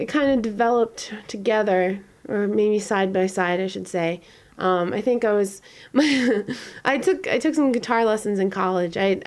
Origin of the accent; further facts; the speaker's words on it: Pennsylvania, United States; It's a little town in Pennsylvania and, it's my hometown and I love everyone there, but I miss the New York City lifestyle.